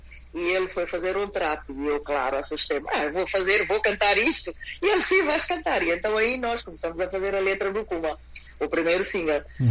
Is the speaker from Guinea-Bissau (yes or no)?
yes; Guinea-Bissau; fazer lembrar o povo guineense que nós somos um só. Somos guineenses.